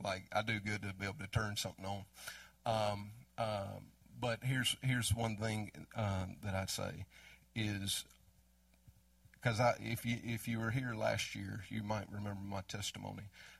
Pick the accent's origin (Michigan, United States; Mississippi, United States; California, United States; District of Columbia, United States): Mississippi, United States; I am from Mississippi.